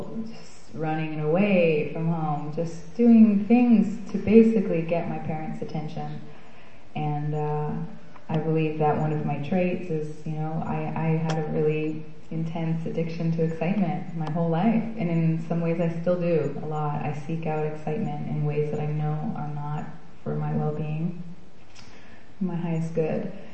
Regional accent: Ontario, Canada; I was born in 1984 in Ontario, Canada, and I was born to two alcoholics who come from families of alcoholics.

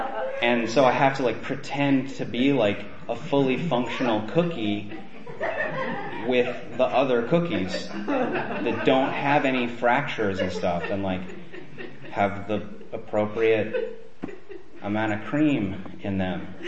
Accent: Santa Barbara, California, United States; I'm from Santa Barbara, by the way, from here, born and raised.

